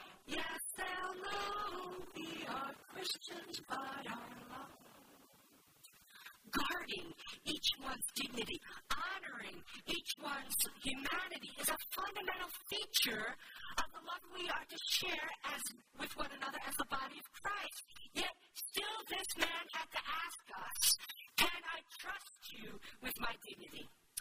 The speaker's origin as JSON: {"language": "English", "town": "Babylon", "country": "United States", "tie": "born or raised there", "said": "I was born on Good Friday, raised in a town called Babylon. What more can I do with my life? But we grew up in a singing church"}